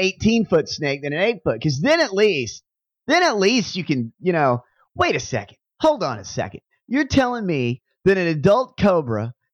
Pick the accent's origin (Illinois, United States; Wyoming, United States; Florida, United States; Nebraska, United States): Florida, United States; I grew up in Florida